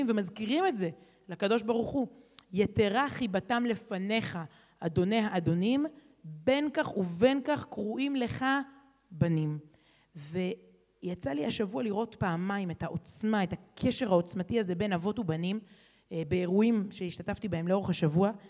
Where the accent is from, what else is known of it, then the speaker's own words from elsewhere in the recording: Herzliya, Tel Aviv District, Israel; ובילדותי בהרצליה, ילדה אשכנזיה, הרצליה, חילונית